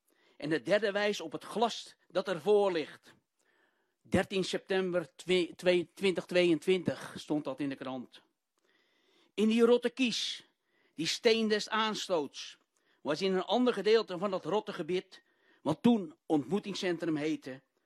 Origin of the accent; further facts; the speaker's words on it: Nieuw-Vennep, North Holland, Netherlands; en ik kom uit Nieuw-Vennep.